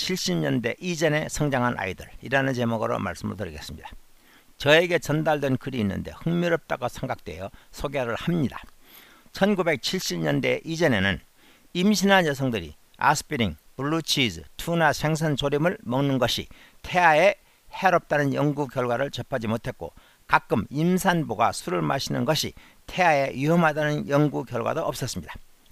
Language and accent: Korean; North Jeolla, South Korea; born or raised there